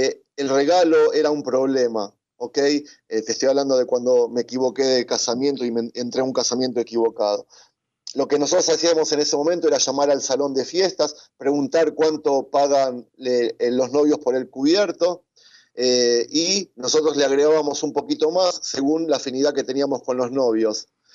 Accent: Argentina; born there; Yo me acuerdo que en Argentina, en el país donde yo nací, las fiestas que siempre iba

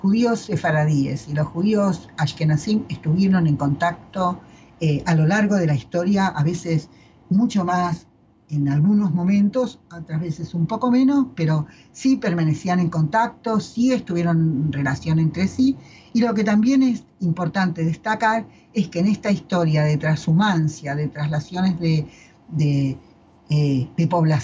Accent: Buenos Aires Province, Argentina; hasta que mi marido no llegó a mi pueblo, yo no había conocido ningún sefaradí. Estoy hablando de una colonia judía de las del Barón Hirsch en la provincia de Buenos Aires.

